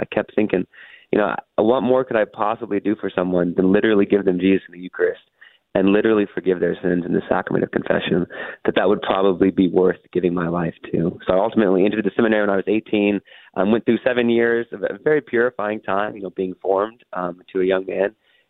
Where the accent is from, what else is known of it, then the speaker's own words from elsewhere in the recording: Houston, Texas, United States; Yeah, so I grew up here in Houston, the fifth of six kids